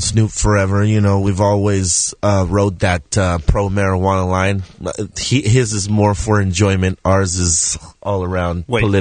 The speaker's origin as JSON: {"language": "English", "region": "West Coast", "country": "United States", "said": "we're definitely excited because we're from the West Coast."}